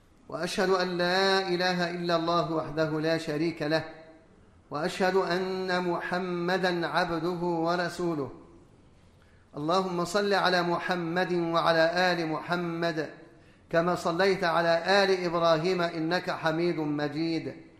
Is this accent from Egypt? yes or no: yes; Egypt; لكن عندنا في مصر هنا لا تأكله الناس